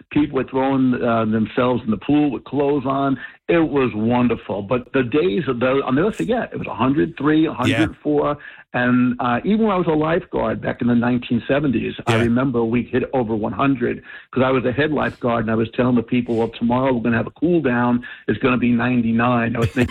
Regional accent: New Jersey, United States; I'm born and raised in New Jersey.

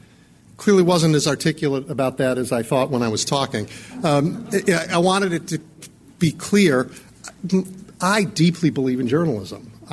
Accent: Chicago, Illinois, United States; look, I grew up near Wrigley Field, right?

